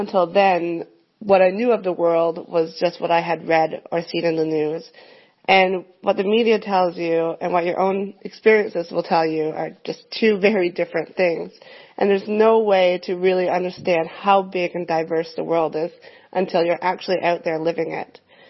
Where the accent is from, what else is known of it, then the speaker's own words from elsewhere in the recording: Canada; now in Berlin, Germany; I'm Canadian, but I currently live in Berlin, Germany, and I've been traveling for about 5 years pretty consistently now.